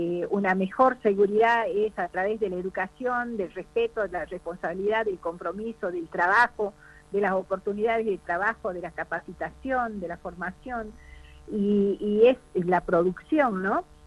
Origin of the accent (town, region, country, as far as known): Salta, Argentina